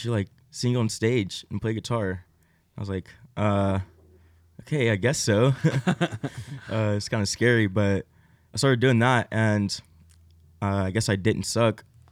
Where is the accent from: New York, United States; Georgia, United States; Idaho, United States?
Georgia, United States; now in Nashville, United States; I grew up in Northeast Georgia, and I grew up going to church like a lot of people do in small towns.